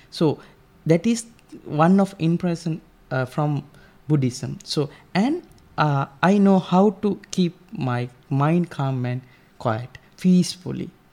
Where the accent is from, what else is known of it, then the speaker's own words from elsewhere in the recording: Sri Lanka; I'm from Sri Lanka. It is a very small island located in Indian Ocean, far away from Russia. And I'm a Buddhist monk.